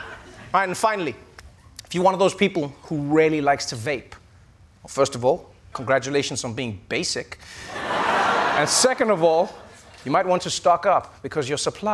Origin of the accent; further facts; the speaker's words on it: New York City, New York, United States; I will admit, as a New Yorker, humble brag.